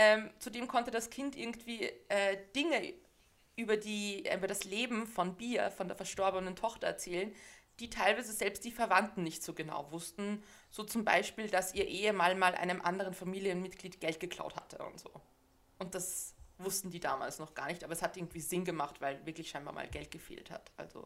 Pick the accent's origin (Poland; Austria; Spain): Austria; es ist ja bei uns in Österreich auch so ein Ding, dass man einfach zu allem Spezi sagt